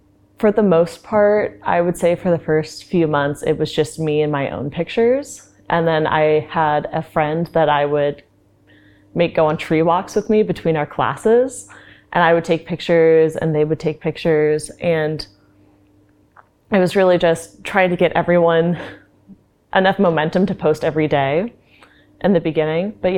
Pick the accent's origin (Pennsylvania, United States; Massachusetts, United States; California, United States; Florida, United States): Florida, United States; Melbourne; I'm from Central Florida, Melbourne, Florida, which is literally just an hour east of Orlando.